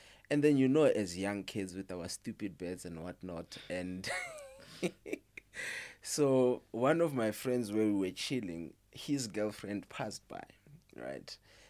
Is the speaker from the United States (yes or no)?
no; Limpopo, South Africa; I'm originally from Limpopo.